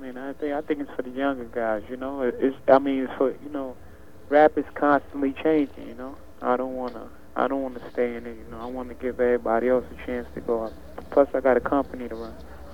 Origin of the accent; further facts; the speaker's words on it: Brooklyn, New York, United States; Brooklyn.